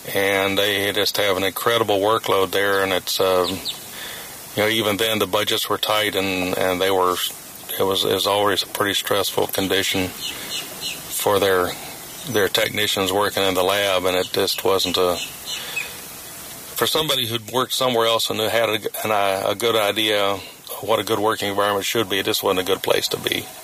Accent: Florida, United States; growing up in Florida, I actually watched from my schoolroom windows over in Polk County out past Orlando.

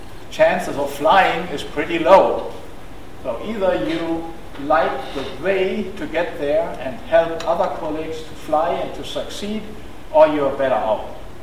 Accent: Germany; English is a second language; and I in between as a German astronaut at that time

